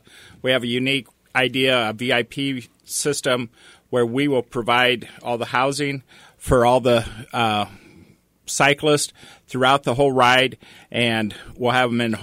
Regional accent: Algona, Iowa, United States; And it's going through my hometown, Algona, Iowa.

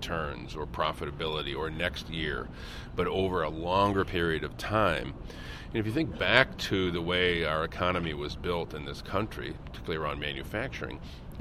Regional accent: Flint, Michigan, United States; I think about my hometown of Flint. It's where General Motors was founded.

